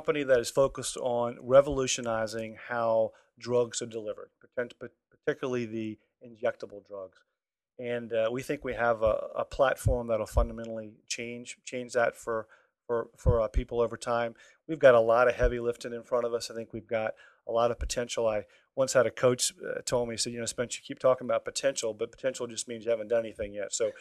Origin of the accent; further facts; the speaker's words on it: Richmond, Virginia, United States; Well, I grew up here in Virginia, went to high school at St. Christopher's here in Richmond